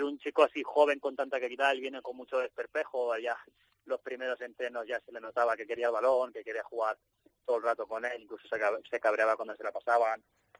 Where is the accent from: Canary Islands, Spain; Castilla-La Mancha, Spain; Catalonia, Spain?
Catalonia, Spain; Barcelona; Yo vengo de Barcelona